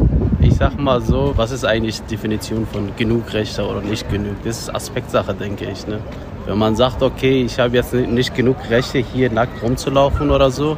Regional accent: Afghanistan; Ich komme ja ursprünglich aus Afghanistan.

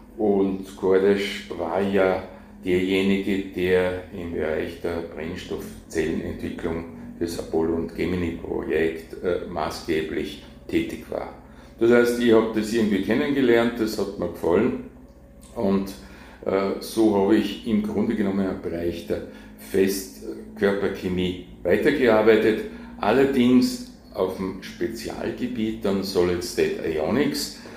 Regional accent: Salzburg, Austria; Ja, ich bin gebürtiger Salzburger und bin Realgymnasium in Salzburg, also in die Schule gegangen.

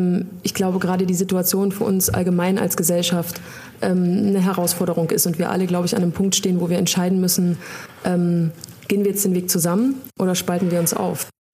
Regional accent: East Germany, Germany; Wir sind im Osten groß geworden

